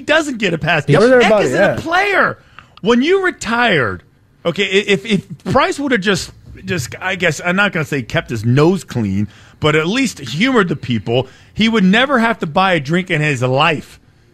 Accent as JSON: {"language": "English", "region": "West Coast", "country": "United States", "tie": "born or raised there", "said": "forgive me because I grew up on the West Coast. I was not following him when he played for the A's or with the Red Sox."}